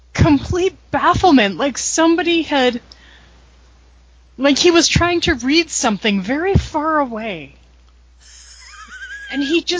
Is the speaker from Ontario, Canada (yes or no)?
yes; Ontario, Canada; I'm from Southern Ontario, motherfucker.